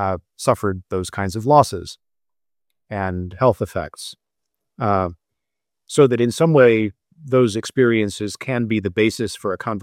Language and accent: English; United States; and you know, myself as an American